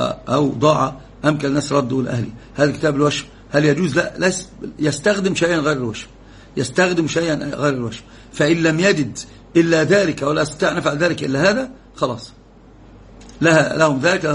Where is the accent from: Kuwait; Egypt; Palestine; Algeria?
Egypt; Alexandria, Alexandria Governorate; أنا من مصر يا أستاذ عبد الله، ومن الإسكندرية تخصيصا.